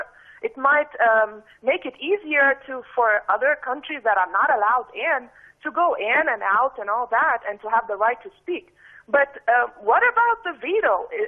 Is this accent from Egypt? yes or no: yes; Egypt; I'm originally from Egypt